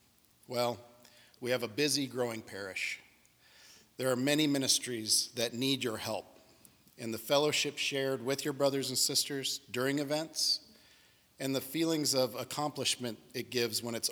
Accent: Midwest, United States; now in Anthem, United States; Cheryl and I grew up in the Midwest as cradle Catholics, where we met and were married in 1990. We moved to Arizona 22 years ago

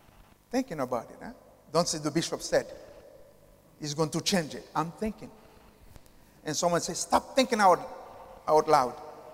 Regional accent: Haiti; English is a second language; And this is why people ask why Haiti is the way it is, because we are not British subjects.

